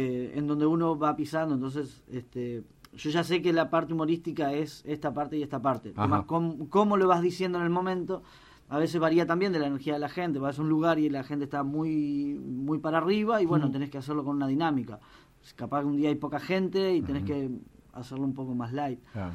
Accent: Salto, Uruguay; Yo en realidad empecé haciendo teatro humorístico en Salto, yo soy de Salto.

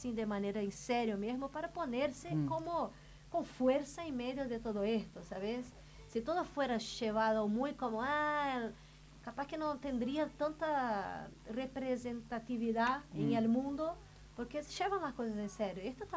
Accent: Brazil; Spanish is a second language; Y esto me causó gracia porque la gente en mi país toca samba.

